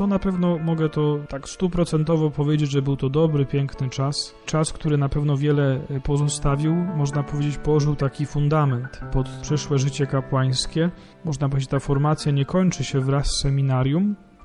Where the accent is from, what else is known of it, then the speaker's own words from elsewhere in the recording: Ostrów Wielkopolski, Greater Poland Voivodeship, Poland; pochodzimy z jednej parafii, z parafii pod wezwaniem Matki Bożej Częstochowskiej w Ostrowie Wielkopolskim.